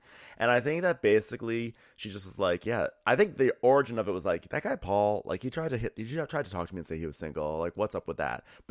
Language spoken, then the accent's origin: English; Canada; I'm Canadian, like, yes, don't forget.